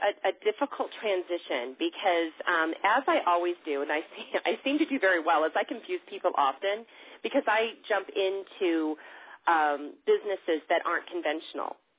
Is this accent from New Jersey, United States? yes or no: no; California, United States; moved away as an adult; And I came from Southern California 4 years ago